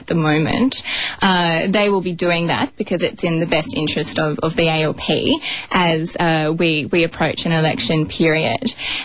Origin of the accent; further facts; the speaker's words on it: Adelaide, South Australia, Australia; also born or lived in Canberra / Solomon Islands / Papua New Guinea; I grew up in Adelaide, but I lived in rural South Australia, spent a year in Brazil as a Rotary Youth Exchange student, time in Canberra when I joined the Department of Foreign Affairs and Trade, and since then have lived in Solomon Islands and Papua New Guinea.